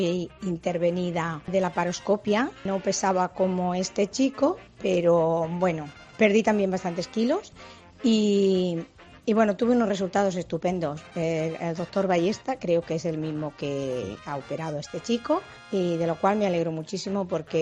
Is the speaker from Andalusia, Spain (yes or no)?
no; Region of Murcia, Spain; además de mi tierra, murciano